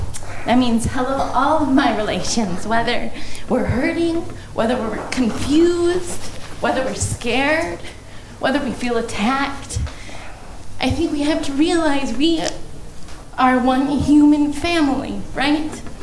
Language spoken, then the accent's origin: English; Janesville, Wisconsin, United States; I'm from South Central Wisconsin. Grew up in Janesville, Wisconsin, actually, which was a big hub for the KKK.